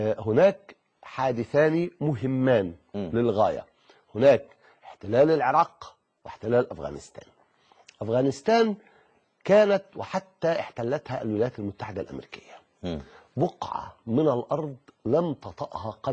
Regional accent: Egypt; بل إنه عندنا في مصر

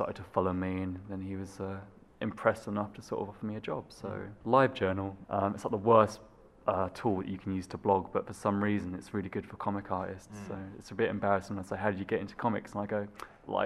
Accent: England, United Kingdom; he was from England and I was from England

